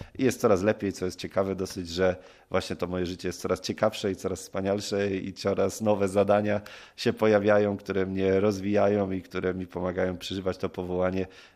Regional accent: Murowana Goślina, Greater Poland Voivodeship, Poland; Pochodzę z Murowanej Gośliny, właśnie 19 kilometrów na północ od Poznania.

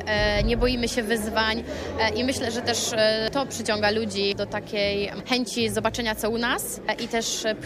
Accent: Poznań, Greater Poland Voivodeship, Poland; tym bardziej, że właśnie ja jestem z Wielkopolski, jestem z Poznania i być tak jakby u siebie

